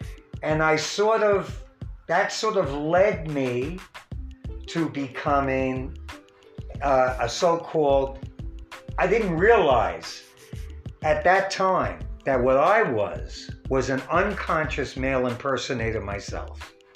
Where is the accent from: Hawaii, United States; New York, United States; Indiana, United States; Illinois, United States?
New York, United States; New York City; I was born and raised in Hell's Kitchen, so I knew most of New York, especially Manhattan.